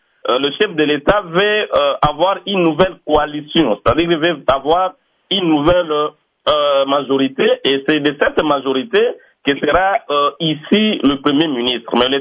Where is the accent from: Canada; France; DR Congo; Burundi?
DR Congo; chez nous au Congo